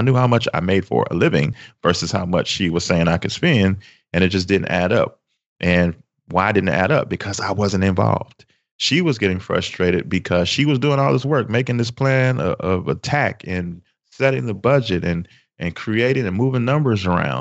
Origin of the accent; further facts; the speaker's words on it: Chicago, Illinois, United States; We're from Chicago. So back in the 90s, it was all about the Chicago Bulls.